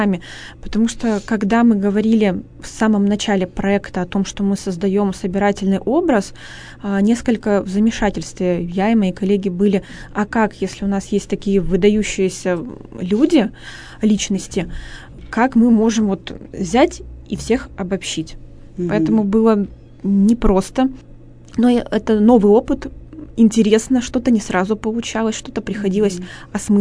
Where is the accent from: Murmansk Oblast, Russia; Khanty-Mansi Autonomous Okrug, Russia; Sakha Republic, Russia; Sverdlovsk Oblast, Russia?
Sverdlovsk Oblast, Russia; Revda; я родом из Ревды, работала в Ревдинском краеведческом музее.